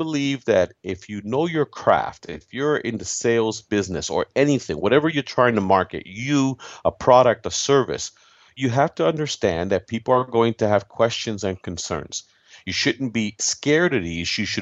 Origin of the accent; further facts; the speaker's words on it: Florida, United States; In my home state of Florida, 25% of our mortgages are not being paid.